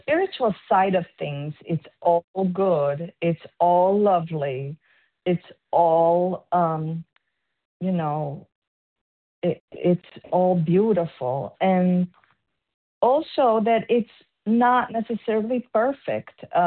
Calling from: South Carolina, United States; Good morning. I'm calling from South Carolina … recovered for today.

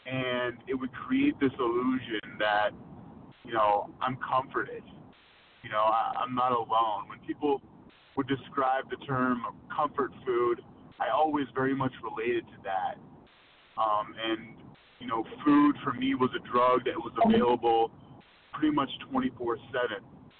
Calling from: New Jersey, United States; New Jersey. Sorry about that.

